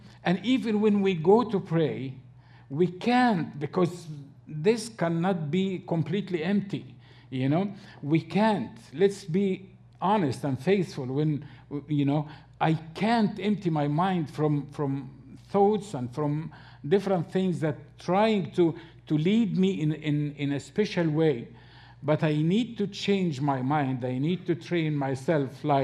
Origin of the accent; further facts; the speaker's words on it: Egypt; now in United States; shaping my mind as an Egyptian person. And when I came to America, the culture is shaping my mind as an American person.